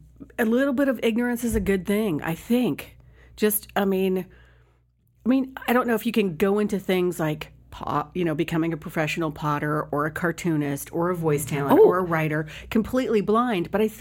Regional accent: Illinois, United States; I'm from Illinois. This should be easier.

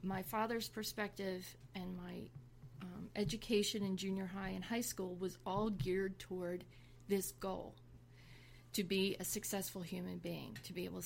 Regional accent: Upper Darby Township, Pennsylvania, United States; I was born in a lovely suburb outside of Philadelphia. I was born and raised in Upper Darby Township.

